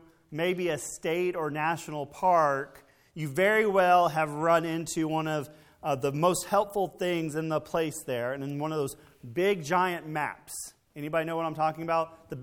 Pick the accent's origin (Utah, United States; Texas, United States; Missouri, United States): Texas, United States; Dallas; I remember growing up in the Dallas Zoo, it was kind of confusing, and that was very helpful.